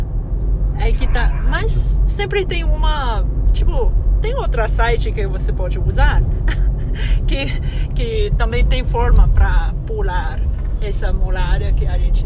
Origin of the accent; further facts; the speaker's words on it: Beijing, China; Sim, sou de Pequim.